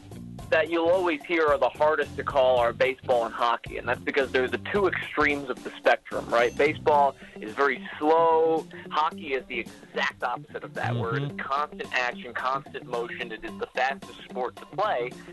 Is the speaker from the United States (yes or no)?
yes; New York, United States; So I came out here from the East Coast. I'm a New Yorker. I wear that on my sleeve.